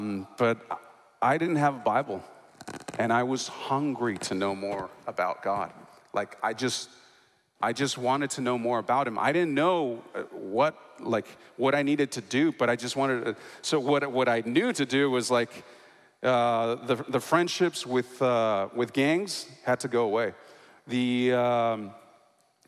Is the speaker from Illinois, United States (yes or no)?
no; California, United States; born there; also born or lived in Mexico; I was born in California. I've lived all over Northern California, Southern California, and I lived in Mexico for 3 years.